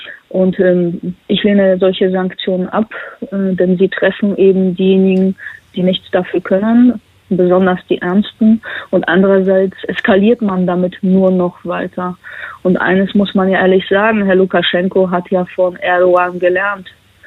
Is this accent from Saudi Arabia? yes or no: no; Poland; Sowas kenne ich nicht normalerweise. Ich komme ja aus Polen.